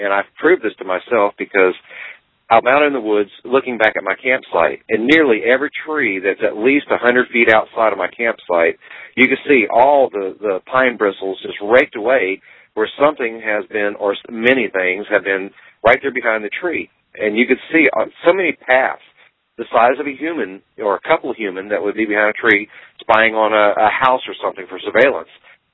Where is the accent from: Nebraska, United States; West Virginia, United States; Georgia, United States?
West Virginia, United States; Hernshaw; But when I was a child growing up in the Hernshaw, West Virginia area